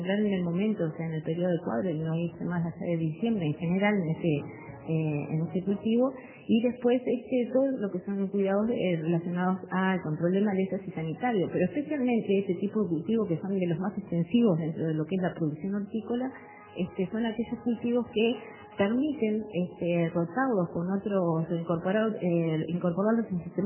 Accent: Uruguay; nosotros como consumidores uruguayos

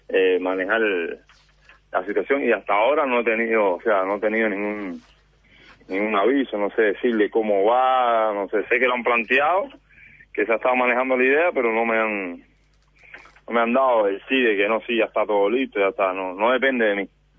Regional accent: Cuba; moved away as an adult; now in Uruguay; yo como atleta cubano que representaba al país en campeonatos mundiales, olímpicos, etcétera, tuve la oportunidad de conocer varios países, como dijo usted. Y la decisión de quedarme aquí en Uruguay

